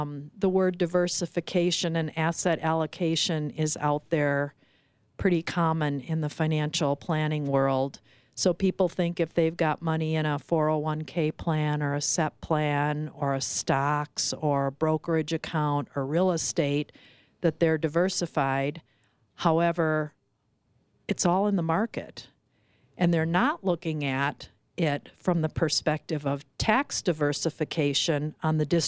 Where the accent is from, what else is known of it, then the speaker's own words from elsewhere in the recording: Rochester, Minnesota, United States; I'm a Midwesterner. Grew up, born and raised in Rochester, Minnesota.